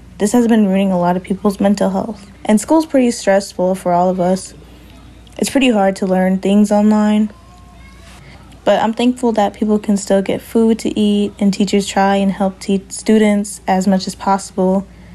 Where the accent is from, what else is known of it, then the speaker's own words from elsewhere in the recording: Leech Lake, Minnesota, United States; I am 16 years old. I am from Leech Lake.